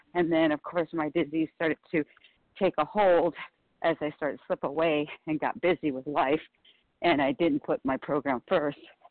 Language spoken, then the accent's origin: English; California, United States; from California